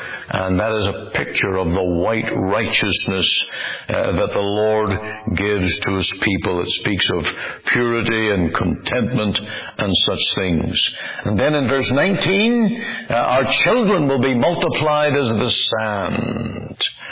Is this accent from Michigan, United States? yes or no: no; Omaha, Nebraska, United States; It's a river that winds through my hometown of Omaha and goes out northward